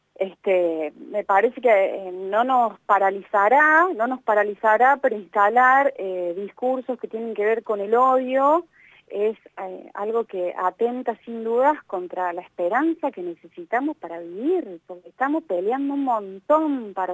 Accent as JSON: {"language": "Spanish", "country": "Argentina", "said": "como pueblo argentino"}